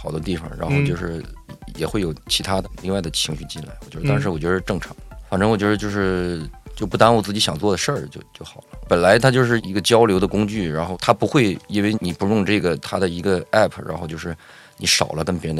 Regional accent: Xiaozhan, Tianjin, China; accent: Hebei rural; 其实就是说是天津人，其实因为天津也很大嘛，然后我的原始的家乡口音就更接近河北

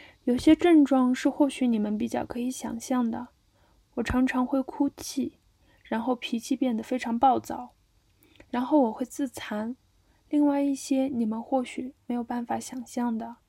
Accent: Tainan, Taiwan; 我是台南人，我在台南生病

